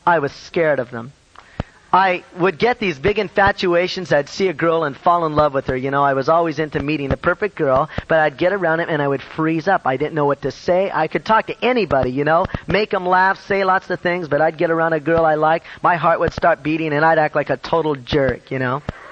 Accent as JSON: {"language": "English", "town": "Long Beach", "region": "California", "country": "United States", "tie": "born there"}